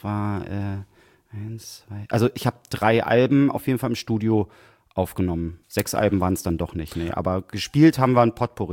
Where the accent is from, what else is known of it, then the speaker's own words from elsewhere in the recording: Berlin, Germany; Ich komme aus Berlin tatsächlich, ich bin da geboren.